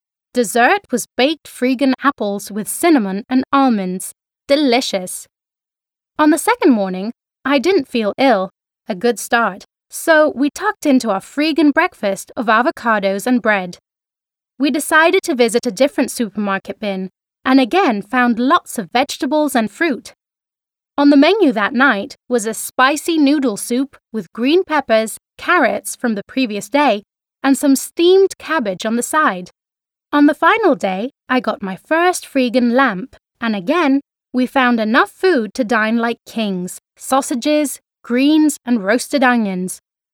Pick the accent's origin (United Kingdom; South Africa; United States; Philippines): United Kingdom; Brighton, South East England; my challenge was to live as a freegan for 3 days in my hometown of Brighton.